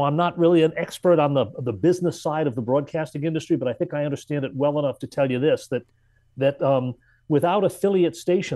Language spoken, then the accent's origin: English; New England, United States; I came down here from New England in 1981 and knew nothing about the state.